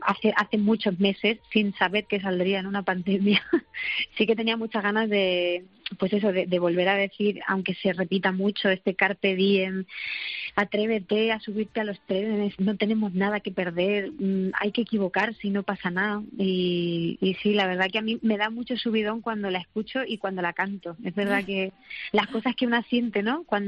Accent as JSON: {"language": "Spanish", "region": "Castilla-La Mancha", "country": "Spain", "said": "yo sabéis que como buena manchega, pues tengo el humor por bandera."}